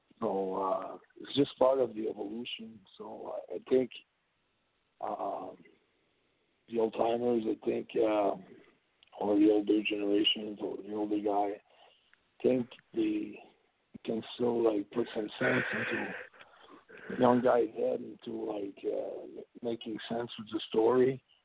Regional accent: Montreal, Quebec, Canada; I'm from Montreal, I'm Canadian

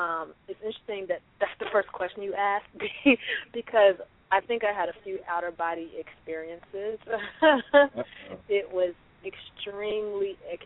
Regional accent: Chicago, Illinois, United States; also born or lived in Los Angeles; I do have a PhD in engineering from Georgia Tech, though I'm from Chicago. So after I graduated from Georgia Tech, I moved out to L.A. to act.

